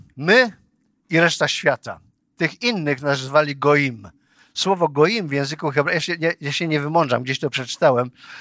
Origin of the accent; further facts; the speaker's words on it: Silesian Voivodeship, Poland; Ja jestem Hanysem ze Śląska